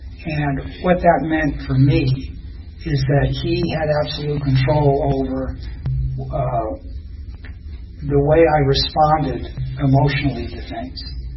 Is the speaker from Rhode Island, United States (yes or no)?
yes; Providence, Rhode Island, United States; born there; I was born on August 7th, 1951. In Providence, Rhode Island, and I didn't stay there.